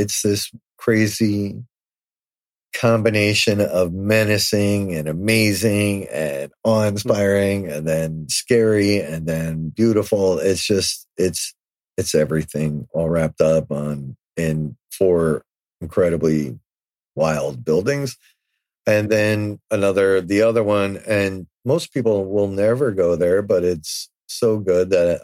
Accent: Edison, New Jersey, United States; You know, Woodbridge is not far. I grew up in Edison, actually right next door to Woodbridge.

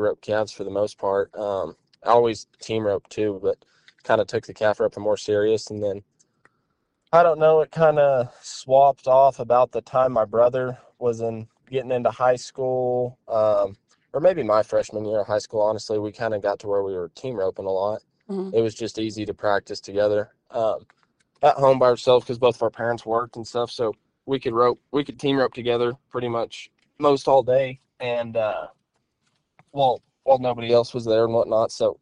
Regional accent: Hobbs, New Mexico, United States; Yeah, so I grew up in Hobbs, New Mexico

